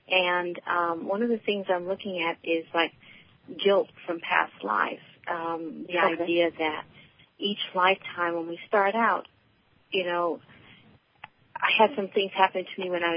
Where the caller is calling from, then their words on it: Alameda, California, United States; I'm calling from Alameda, California.